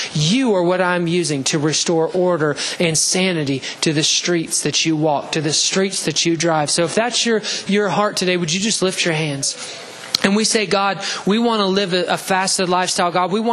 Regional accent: Alabama, United States; I can't pronounce the Hebrew word because I'm from Alabama

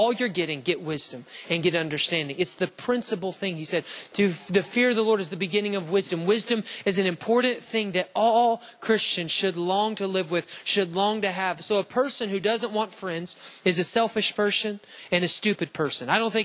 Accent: Alabama, United States; Anybody, I mean, we're from Alabama. I know we got a lot of cousins in the room, right?

